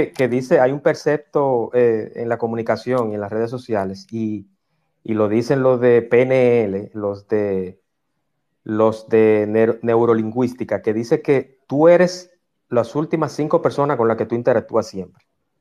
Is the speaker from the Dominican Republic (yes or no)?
yes; Dominican Republic; yo, como dominicano, como persona, me siento muy orgulloso de compartir nacionalidad con él